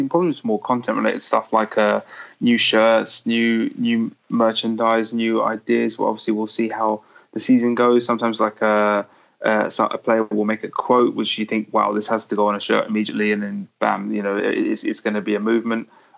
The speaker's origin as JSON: {"language": "English", "region": "England", "country": "United Kingdom", "said": "And I love the way, as an Englishman, I love the way that things are different from just looking at the whole American perspective"}